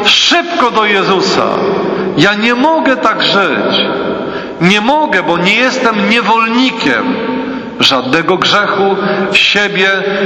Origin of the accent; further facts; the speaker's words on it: Pomeranian Voivodeship, Poland; ja pochodzę z Pomorza, to znaczy Kaszub, taki zimny i twardy.